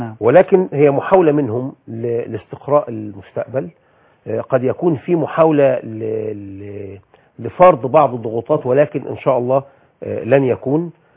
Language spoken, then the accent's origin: Arabic; Egypt; القضاء عندنا في مصر نزيه